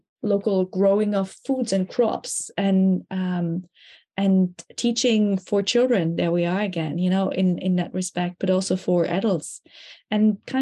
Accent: Germany; I'm originally from Germany.

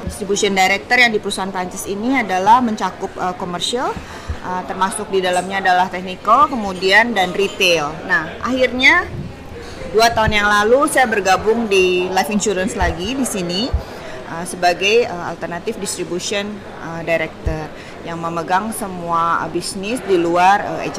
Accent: Bandung, West Java, Indonesia; also born or lived in Jakarta; Saya itu lahir di Bandung, SMP dan SMP SMA itu saya di Bandung. Kemudian saya kuliah di Jakarta di Trisakti.

